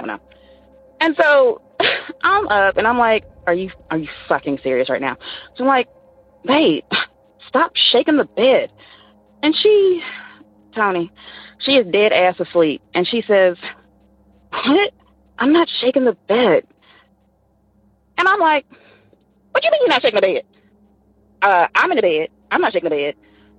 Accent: the South, United States; now in Seattle, United States

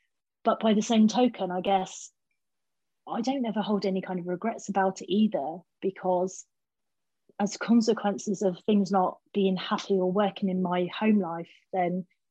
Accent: Southampton, South East England, United Kingdom; So, yeah, I was born and brought up in Southampton.

